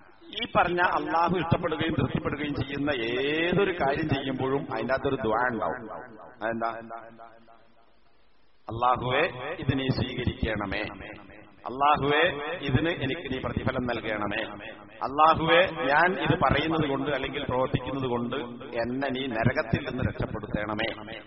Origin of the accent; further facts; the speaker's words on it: Koduvally, Kerala, India; ഇപ്പൊ എന്റെ നാട്ടില് കൊടുവള്ളി, അവിടെ മറ്റേ ഈ നക്ഷബന്തി തരീഖത്തിന്റെ ആൾക്കാരുണ്ട്.